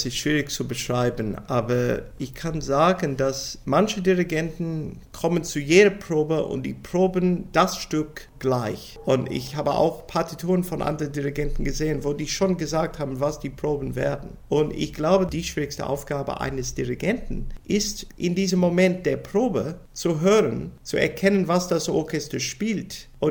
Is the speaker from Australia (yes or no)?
yes; Sydney, New South Wales, Australia; German is a second language; now in Germany; Und das ist auch in meiner Heimat, also in der Region von Sydney, wo ich geboren bin. Ich war in der Gymnasium direkt in diesem Gebiet von Sydney.